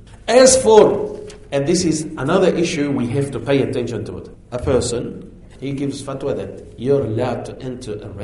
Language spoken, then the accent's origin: English; Lebanon; when we grew up in Lebanon, that the neighbors borrow this